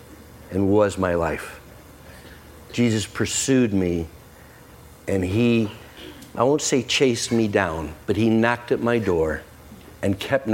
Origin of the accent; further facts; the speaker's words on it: Bridgeton, Missouri, United States; I grew up in Bridgeton. It was just safe. It was just easy in Bridgeton. I went to Pattonville High School